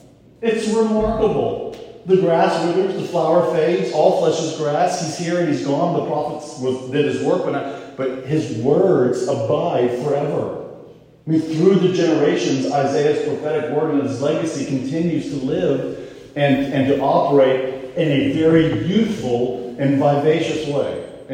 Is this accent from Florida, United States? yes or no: yes; Florida, United States; I grew up in Florida, so we had St. Augustine grass.